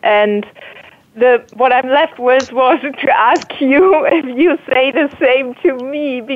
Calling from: Hamburg, Germany; Hello, Ariel. Hello, Shaya. I'm calling in from Hamburg, Germany.

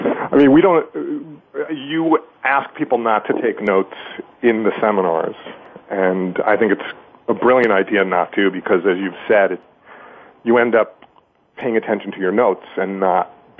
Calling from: Natick, Massachusetts, United States; I'm calling from Natick, Massachusetts, and that was the perfect segue.

